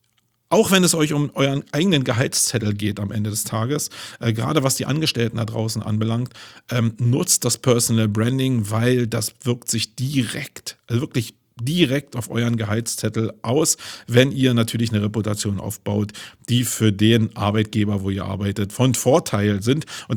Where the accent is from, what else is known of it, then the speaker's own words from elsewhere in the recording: Berlin, Germany; Ich komme aber nun aus Berlin